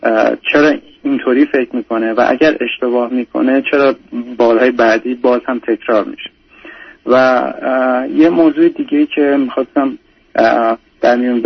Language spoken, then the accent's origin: Persian; Iran; من از ایران هستم و دقیقا نمیدونستن که چه من عرب هستم یا فارس هستم.